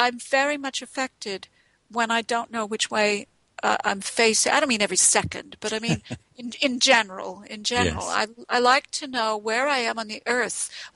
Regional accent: Long Island, New York, United States; now in London, United Kingdom; I grew up on Long Island, New York. I always knew which way was north, south, east, west. I could start talking like a New Yorker if you want me to, but I won't.

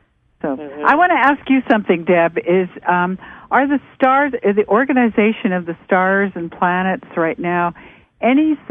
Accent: Canada; now in United States; I live up by the Canadian border, and I'm actually Canadian but living in the States now and have been for a long time.

